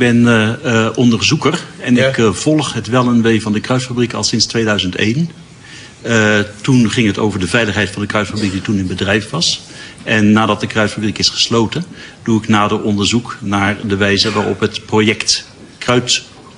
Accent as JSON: {"language": "Dutch", "town": "Muiden", "region": "North Holland", "country": "Netherlands", "said": "Wij komen uit Muiden"}